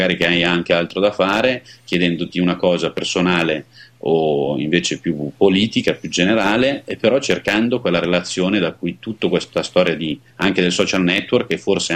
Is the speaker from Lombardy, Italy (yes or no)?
yes; Monza, Lombardy, Italy; io sono milanese, monzese, insomma, frequento il nord